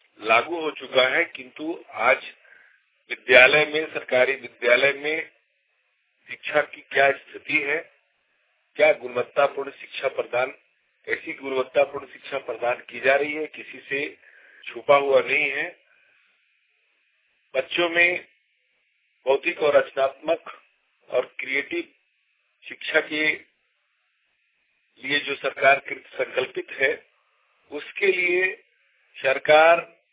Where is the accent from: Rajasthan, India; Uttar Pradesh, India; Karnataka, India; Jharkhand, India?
Jharkhand, India; Katiya; ग्राम कटिया, पोस्ट फरसाबाद, प्रखंड जयनगर, जिला कोडरमा का रहने वाला हूँ।